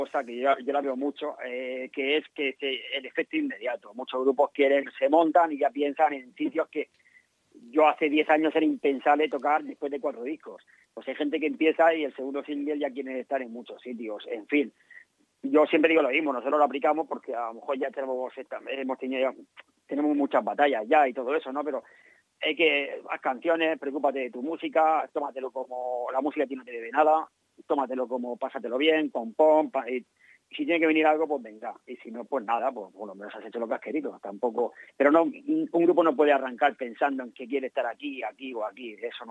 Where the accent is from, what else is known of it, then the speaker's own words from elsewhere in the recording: Alicante, Valencian Community, Spain; pero no ir, no tocar en Alicante, que es mi tierra, ¿sabes?